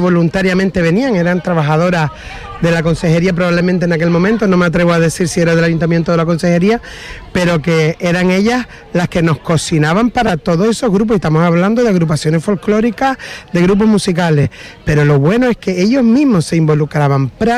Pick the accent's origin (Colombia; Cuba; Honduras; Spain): Spain; Gran Tarajal, Canary Islands; todos los que somos de aquí de Gran Tarajal